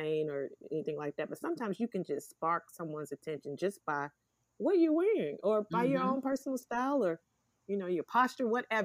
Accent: Mississippi, United States; but you know, I'm from Mississippi. I speak to everybody.

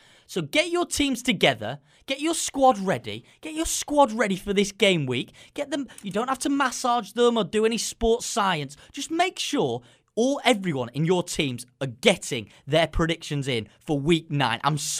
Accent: Yorkshire and the Humber, United Kingdom; But that's because we're from Yorkshire and you just put a Y on everything.

